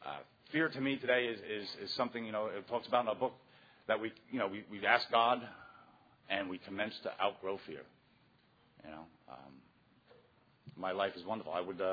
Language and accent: English; New Jersey, United States; I am from Northern New Jersey, Area 44.